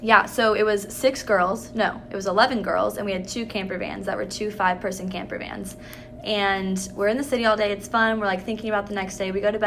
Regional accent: United States; I was like, look, I'm American, I don't know how to drive a stick shift.

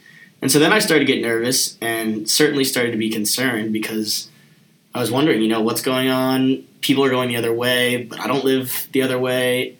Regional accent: New York, United States; Growing up near New York, the subways in New York are terrible

